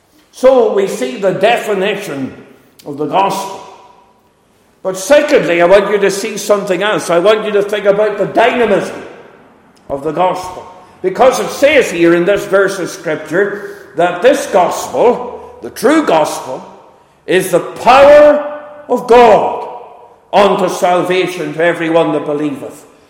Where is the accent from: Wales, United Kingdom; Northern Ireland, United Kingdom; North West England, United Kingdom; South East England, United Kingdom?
Northern Ireland, United Kingdom; Enniskillen; We travelled up from Enniskillen. I'm originally from Enniskillen in Northern Ireland.